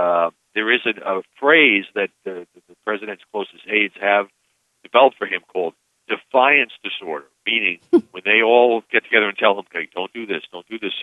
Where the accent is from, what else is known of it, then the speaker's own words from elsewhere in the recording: Brooklyn, New York, United States; I'm a kid from Brooklyn who didn't go to Ivy League schools, although I did get a journalism degree at Columbia.